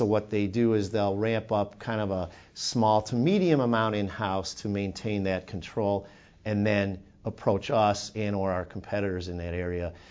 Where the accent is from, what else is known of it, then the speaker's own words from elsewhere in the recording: Chicago, Illinois, United States; there was an article this morning about how in Chicago, my hometown, of how trophy properties, the rents there are so much higher